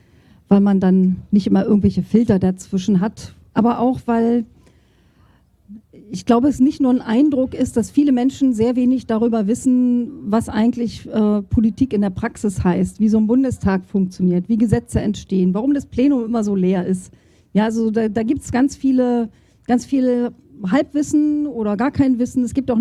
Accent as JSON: {"language": "German", "region": "East Germany", "country": "Germany", "said": "Jahrgang 1968, schon echt lange her. Ich komme aus der DDR, bin da also noch richtig in eurem Alter, war ich quasi DDR-Ossi. Und als die Mauer gefallen ist, war ich schon 21 Jahre alt."}